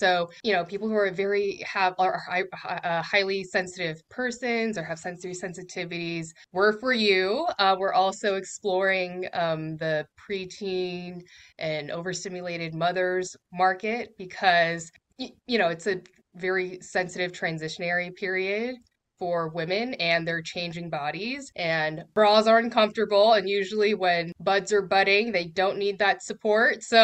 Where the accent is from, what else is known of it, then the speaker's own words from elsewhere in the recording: Seattle, Washington, United States; And I am from Seattle, Washington, and I am founder of a neuro-inclusive braless apparel company.